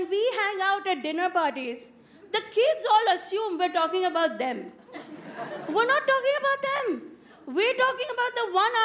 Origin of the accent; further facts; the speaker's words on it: India; And now that I'm an Indian auntie, by the way, shout out to all my Indian aunties.